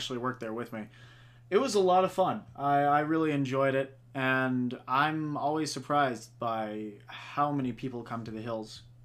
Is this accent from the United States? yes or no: yes; Rapid City, South Dakota, United States; I was raised in Rapid.